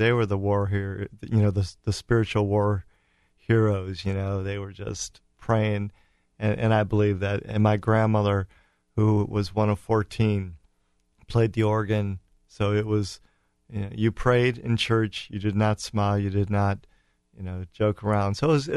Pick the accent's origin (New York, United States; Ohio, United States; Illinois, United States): Ohio, United States; Euclid; I grew up in Euclid, Ohio, which is an east side suburb of Cleveland.